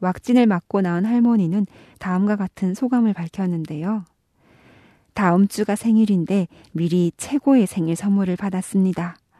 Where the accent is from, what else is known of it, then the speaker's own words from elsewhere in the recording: North Korea; 지금까지 저는 탈북민 방송원